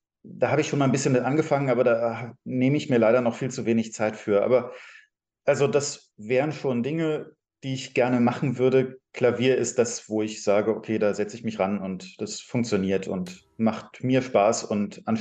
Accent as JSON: {"language": "German", "region": "Berlin", "country": "Germany", "said": "Ja, ich komme ja auch aus Berlin, das heißt, irgendwie dieses großstädtische Flair, das hat schon was."}